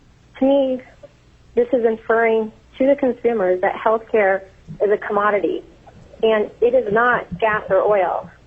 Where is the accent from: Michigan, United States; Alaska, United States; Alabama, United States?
Alaska, United States; Delta Junction; now in Fairbanks, United States; from Fairbanks, Alaska. I am in general practice. I grew up in Delta Junction. I moved back to Fairbanks